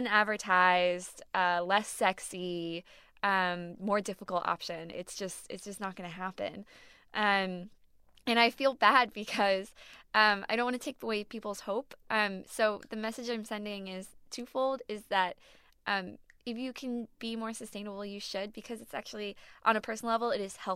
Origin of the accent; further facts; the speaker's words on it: New York, United States; I mean, I'm a New Yorker. I moved here in 2008.